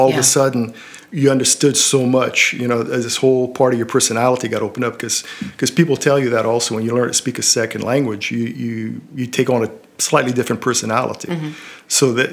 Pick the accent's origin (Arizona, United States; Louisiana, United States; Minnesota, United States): Louisiana, United States; Golden Meadow; No. I mean back to South Louisiana. Mm-hmm. I guess you could say back to Louisiana. No, I grew up in Golden Meadow, mm-hmm. in Lafourche Parish.